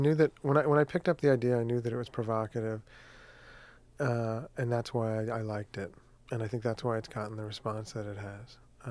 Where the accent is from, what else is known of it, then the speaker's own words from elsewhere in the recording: Larchmont, New York, United States; Yes, I did. I grew up in Larchmont, went to Amherst College